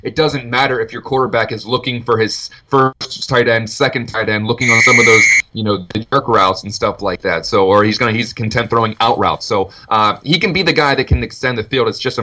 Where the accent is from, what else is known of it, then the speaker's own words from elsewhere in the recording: Pennsylvania, United States; Well, I grew up in Steeler country. Growing up, I was surrounded by terrible towels, and then I started working in sports around the Pittsburgh area